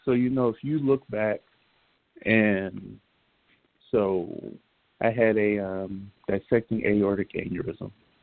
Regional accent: Illinois, United States; I grew up outside of Chicago, and a lot of my school visits have been back to that area.

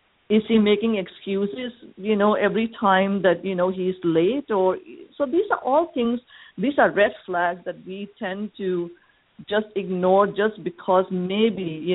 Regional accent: Thailand; I'm from Thailand.

